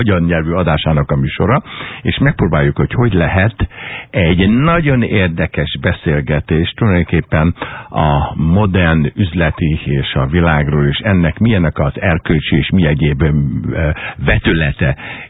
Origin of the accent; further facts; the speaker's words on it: Budapest, Hungary; emlékszem gyerekkoromra, hogy mi föllaktunk a Rózsadom teljes tetején, oda születtem